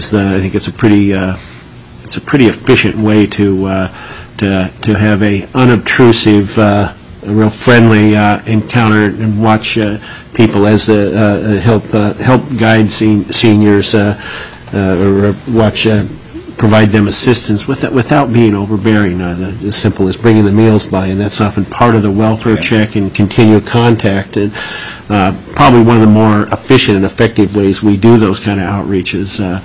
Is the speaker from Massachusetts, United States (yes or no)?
no; Alaska, United States; Growing up in Alaska, as Senator Coghill did, probably he and I were unique among a lot of folks that we had our grandparents living here